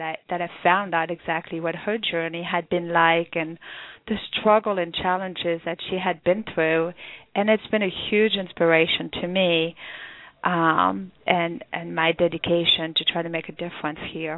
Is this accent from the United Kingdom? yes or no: no; France; moved away; Yes, I was born and raised in France